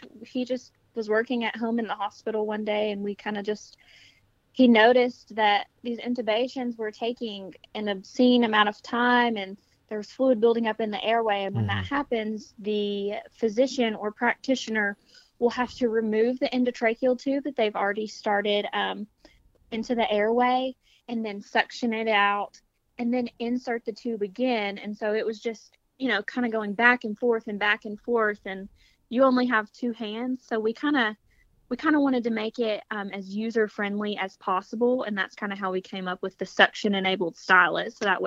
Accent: Charlotte, Tennessee, United States; So I am from a little town called Charlotte, Tennessee. It is in Dixon County. I'm about 40 minutes west of Nashville.

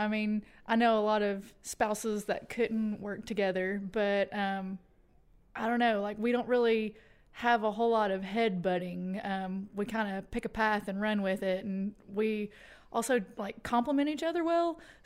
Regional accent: McMinnville, Tennessee, United States; I'm from McMinnville, Tennessee, and actually my dad went here, so I grew up knowing about Tech.

